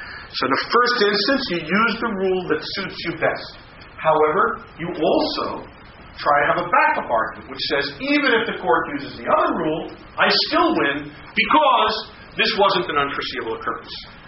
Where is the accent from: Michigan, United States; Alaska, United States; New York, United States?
New York, United States; As a New Yorker, if you don't salt your walk and a dog slips on it, you're likely to get sick.